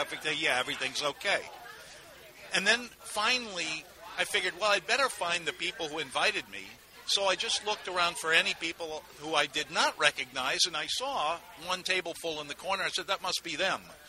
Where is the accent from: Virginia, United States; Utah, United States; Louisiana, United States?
Louisiana, United States; New Orleans; born there; now in New Orleans, United States; I was born on Mardi Gras. That's not a joke. I really was. And I'm as New Orleans a guy as you can possibly have. I've never been out of the city for more than, well, now 6 weeks at a time.